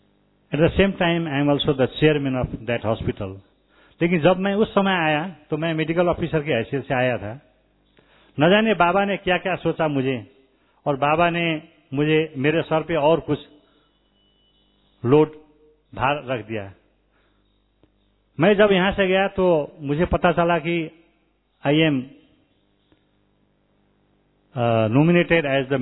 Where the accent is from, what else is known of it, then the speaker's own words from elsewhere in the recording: Nepal; Hindi is a second language; मैं भी नेपाल से आ गया.